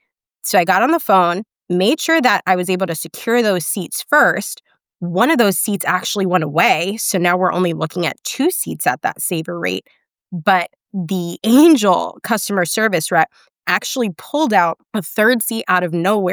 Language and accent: English; Connecticut, United States; And I'm from Connecticut, and our home airports are either JFK or Newark